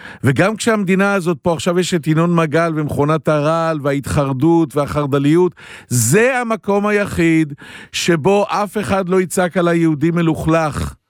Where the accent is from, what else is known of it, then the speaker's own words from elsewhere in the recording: Holon, Tel Aviv District, Israel; אני מחולון, גר בדירה סחורה, לא אליטה, לא.